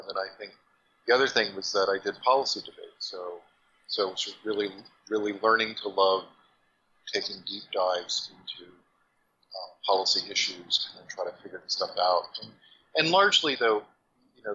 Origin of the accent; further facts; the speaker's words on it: Covington, Georgia, United States; Well, I grew up in rural Georgia. Mm-hmm. I was born in Atlanta. My parents moved pretty soon after I was born, and I spent about half, the first half of my childhood in a place called Covington, Georgia, just east of Atlanta